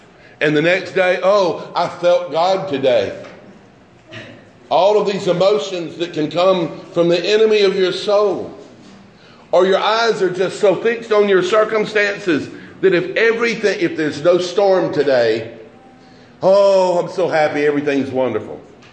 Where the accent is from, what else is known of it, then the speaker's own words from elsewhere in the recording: Georgia, United States; I don't know about California and the other places because I'm from Georgia, but Six Flags over Georgia had the Scream Machine when I was a kid.